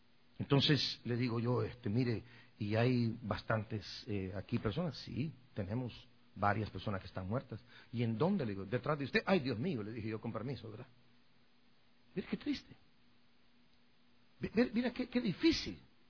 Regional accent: Chimaltenango, Guatemala; Había un gobernador, allá en mi pueblo, en Guatemala.

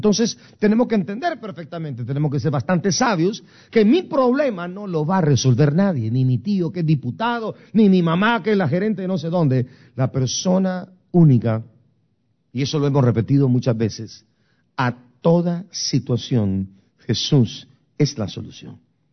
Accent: Guatemala; moved away; Yo me vine igual que ustedes, muchachos, de Guatemala. El 13 de febrero de 1982 yo me vine para acá, de migrante igual que ustedes.

